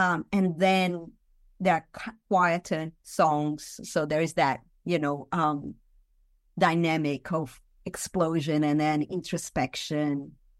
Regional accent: São Paulo, Brazil; English is a second language; So I grew up in Sao Paulo, a megalopolis, even at that time. And I went as an exchange student to the U.S. and I learned English there.

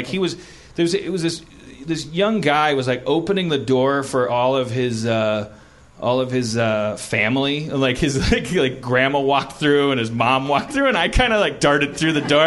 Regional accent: Wisconsin, United States; That area, because I'm from Wisconsin and I grew up with.

